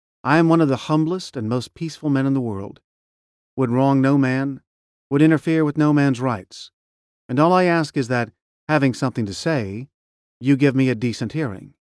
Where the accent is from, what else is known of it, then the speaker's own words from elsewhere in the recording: Illinois, United States; also born or lived in Kentucky; I was born in Kentucky and raised in Illinois, just like the most of you, and worked my way along by hard scratching.